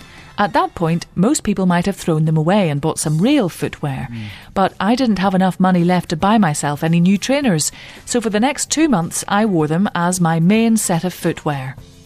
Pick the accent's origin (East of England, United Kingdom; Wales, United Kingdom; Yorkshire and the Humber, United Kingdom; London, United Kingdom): Yorkshire and the Humber, United Kingdom; Ripon; I'm 24. I'm from Ripon in North Yorkshire.